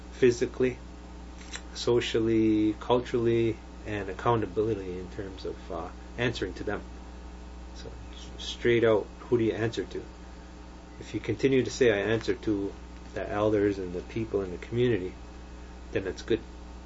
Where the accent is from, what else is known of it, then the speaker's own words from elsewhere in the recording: Kahnawake, Quebec, Canada; I guess I'm lucky I'm from Ganawage, where people hold you accountable for what you say and what you